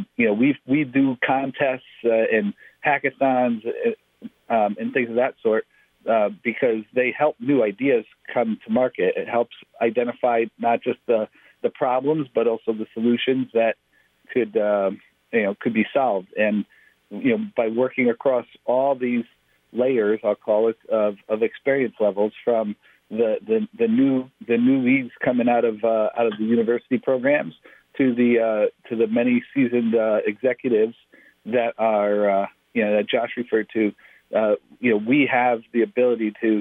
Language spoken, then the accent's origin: English; Connecticut, United States; I've born and raised in Connecticut and kind of growing up in the industry myself here gives me an affinity to it